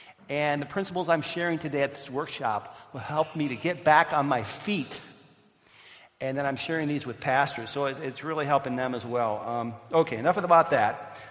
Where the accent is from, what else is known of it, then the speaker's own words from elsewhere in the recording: Michigan, United States; I'm from Michigan, by the way, if you didn't know.